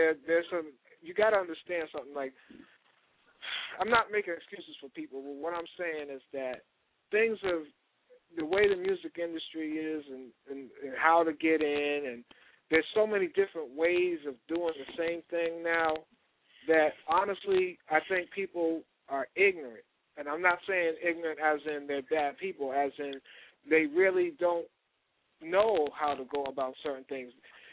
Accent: Boston, Massachusetts, United States; moved away; also born or lived in Houston; because originally I'm from Boston, then I moved here from Houston.

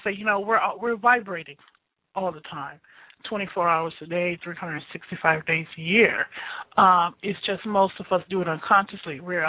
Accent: Chicago, Illinois, United States; And I'm from Chicago, and they had a columnist named Ann Landers.

